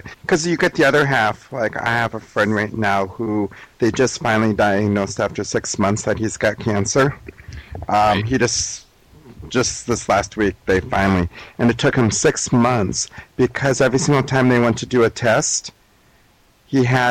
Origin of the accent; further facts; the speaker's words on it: Minnesota, United States; No, but HMO started in my home state, Minnesota.